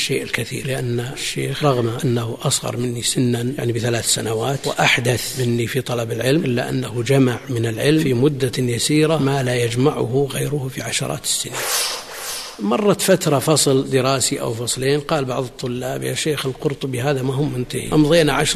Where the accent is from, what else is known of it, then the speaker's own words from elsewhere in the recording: Buraydah, Al-Qassim, Saudi Arabia; نشأت كما ينشأ أقراني في بلدي بريدة في السنوات الأولى، طفلا لا يعلق عليه شيء ولا يتعلق بشيء غير اللعب.